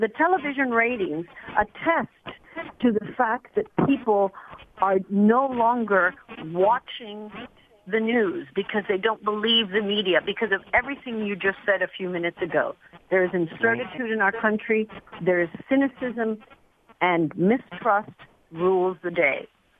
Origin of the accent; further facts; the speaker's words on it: Cuba; now in United States; I come from Cuba.